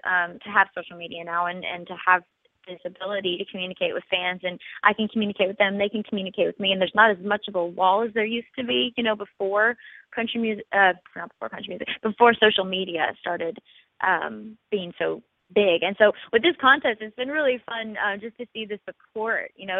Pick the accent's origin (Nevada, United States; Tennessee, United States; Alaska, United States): Alaska, United States; Kodiak; So, you know, growing up in Kodiak, Alaska, the big island there in the Gulf, of Alaska, you know, there wasn't necessarily a huge music scene.